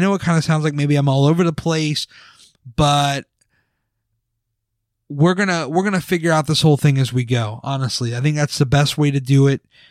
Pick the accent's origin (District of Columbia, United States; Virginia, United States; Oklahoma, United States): Virginia, United States; I'm from Virginia near the DC area, but Baltimore is like that's a quick drive.